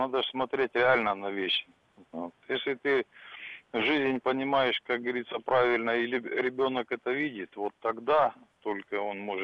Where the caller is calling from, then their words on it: Krasnodar, Krasnodar Krai, Russia; я из Краснодара